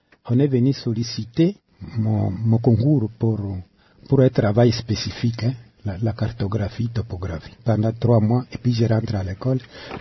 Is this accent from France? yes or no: no; Lubero, North Kivu, DR Congo; Oui, on a grandi là-bas parce qu'à l'époque, on ne circulait pas beaucoup. On restait dans les sphères de ce territoire jusqu'à 1959.